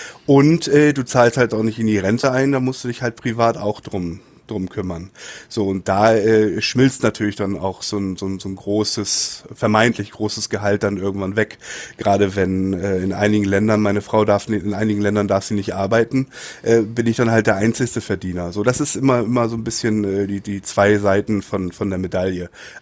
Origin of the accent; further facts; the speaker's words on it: Hamburg, Germany; Tendenziell wäre es schon schön Hamburg. Hamburg ist meine Heimatstadt.